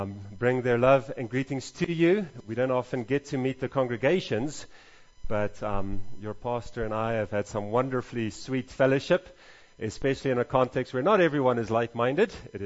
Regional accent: Mpumalanga, South Africa; born there; accent: mixed; first language Afrikaans; English is a second language; I was born in the Oost-Transvaal, so I'm actually Afrikaans, to Canadian parents, so I never learned South African English because they shot the English. So my English is a combination of 1970s Canadian. I spent a few years in the States as well

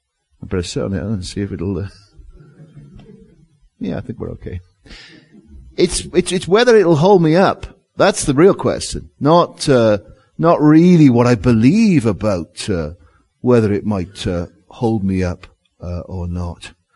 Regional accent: Wales, United Kingdom; moved away as an adult; now in London, United Kingdom; I came to London in 1983. I'm from Wales originally. I came to London in 1983

